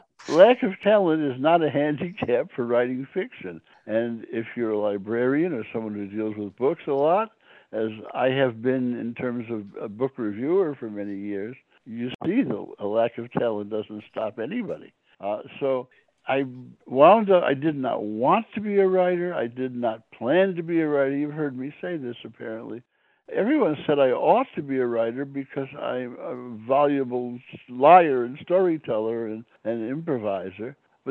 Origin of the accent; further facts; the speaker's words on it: Chicago, Illinois, United States; I grew up in Chicago.